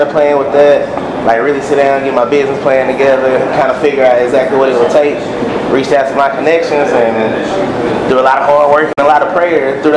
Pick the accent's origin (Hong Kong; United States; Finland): United States; Dallas, Texas; So graduating high school, I left Dallas. I'm from Dallas. Came down to Austin